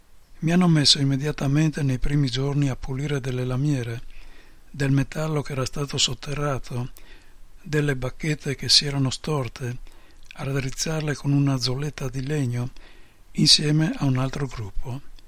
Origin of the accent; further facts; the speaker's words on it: Lombardy, Italy; Io vengo dall'Oltrepò Pavese, dove c'è ancora un po' di legame con l'Emilia. No, e quando io ero bambino